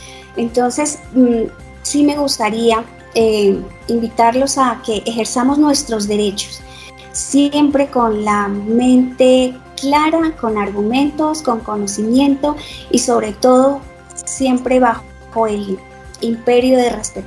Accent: Colombia; aquí realmente somos nación, somos un pueblo, somos Colombia, somos colombianos.

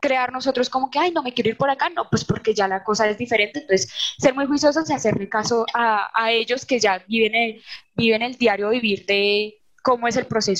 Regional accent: Colombia

